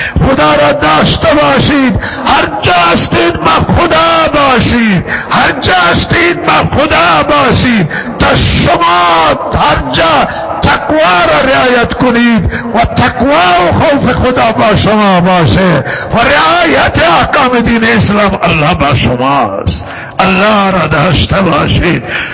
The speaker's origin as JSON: {"language": "Persian", "country": "Iran", "said": "همه شهروندان ایرانیان، همه ما ایرانی هستیم"}